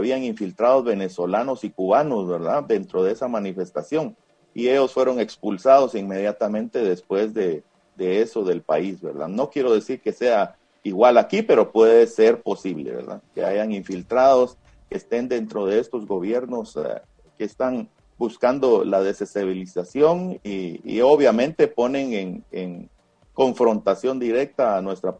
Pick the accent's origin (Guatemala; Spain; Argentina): Guatemala; nosotros como guatemaltecos